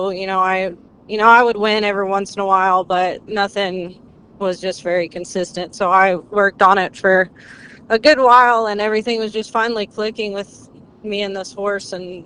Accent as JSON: {"language": "English", "town": "Goldthwaite", "region": "Texas", "country": "United States", "lives_now": "Dublin, United States", "said": "I am from Goldthwaite."}